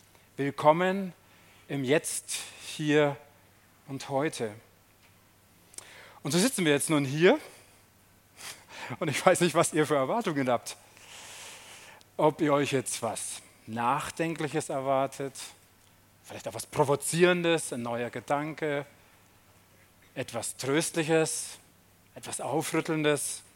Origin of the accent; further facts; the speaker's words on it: Schweinfurt, Bavaria, Germany; meine Kindheit und Jugendzeit in Schweinfurt, 55 Kilometer von hier entfernt, als Baby da geboren, Erstgeborener, dann ist ein Bruder noch dazugekommen, 3 Jahre später, der Andi. Dann bin ich da zur Schule gegangen, viele Freunde gehabt, in so einem Wohnblock gelebt